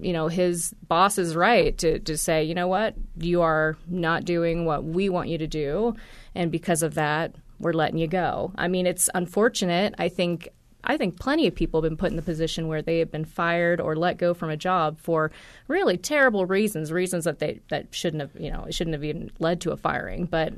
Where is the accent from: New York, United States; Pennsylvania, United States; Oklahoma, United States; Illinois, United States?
Pennsylvania, United States; Pittsburgh; I'm from the Pittsburgh area, so I kind of understand the landscape there, the demographics of people out there.